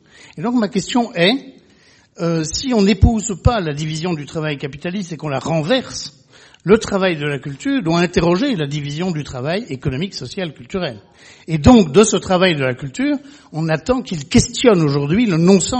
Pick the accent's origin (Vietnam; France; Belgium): Belgium; je viens de Belgique